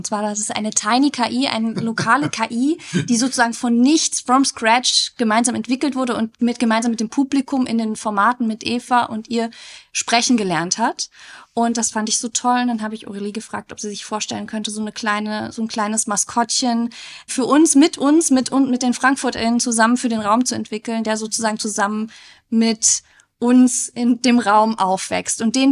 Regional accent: Hesse, Germany; Ich muss gestehen, ich komme aus Nordhessen

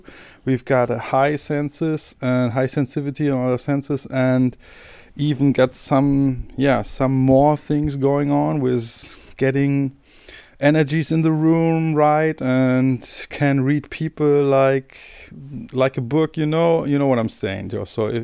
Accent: Germany; accent: German; English is a second language; And yeah, you will guess my accent is a kind of German with some trying to be some American English. So don't go too hard on me.

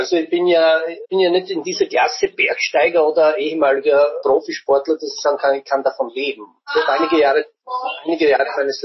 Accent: Burgenland, Austria; dass ich als Burgenländer ein Metier gefunden habe

